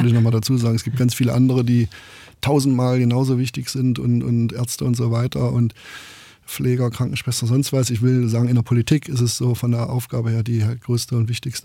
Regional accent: Saxony-Anhalt, Germany; born there; dass ich hier geboren bin in Sachsen-Anhalt, dass ich 1979

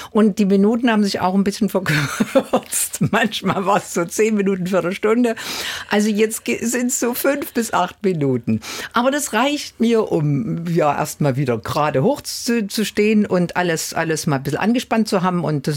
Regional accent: East Germany, Germany; ich komme aus dem Osten oder aus dem östlichen Teil Deutschlands oder aus der ehemaligen DDR

